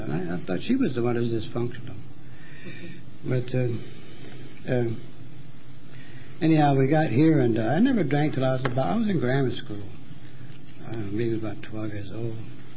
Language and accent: English; Scotland, United Kingdom; born there; I was born in Scotland